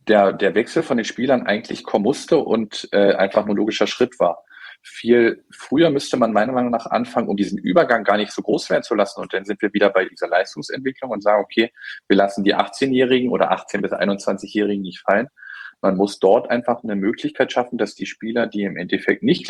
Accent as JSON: {"language": "German", "town": "Potsdam", "region": "Brandenburg", "country": "Germany", "said": "Ich als Potsdamer"}